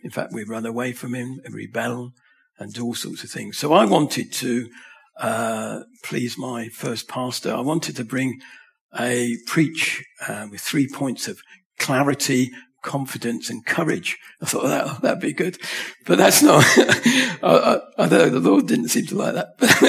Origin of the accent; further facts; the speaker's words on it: Oxted, South East England, United Kingdom; born there; about 10 miles from when I was born in Surrey, in Oxted, where my dad was born, granddad was born, and I think his dad as well